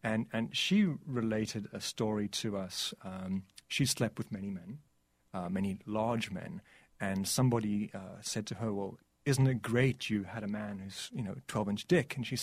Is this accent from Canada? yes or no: no; South Africa; I'm from South Africa, so this was a way for me to try and give back to the country that gave me so much.